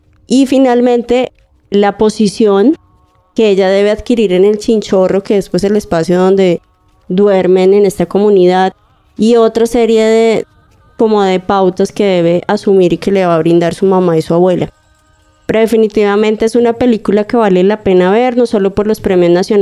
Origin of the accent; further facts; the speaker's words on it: Colombia; que no son tan conocidas, lamentablemente, siendo colombianos a veces no las vemos